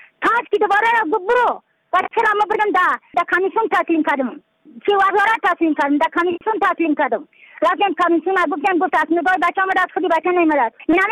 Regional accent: Badakhshan, Afghanistan; از بدخشان هستم، مرکز بدخشان، سوالی اکلی پایان، قیره وینگ،

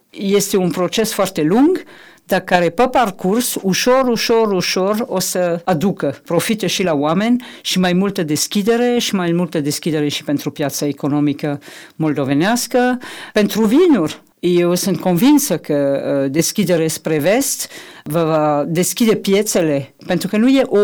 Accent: France; Romanian is a second language; eu sunt franțuzoaică.

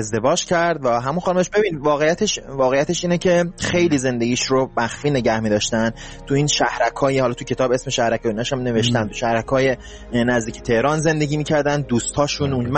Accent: Iran; بگم منم به عنوان یک ایرانی از هر کسی که با در ارتش کشور با علیه عراق جنگیده واقعا

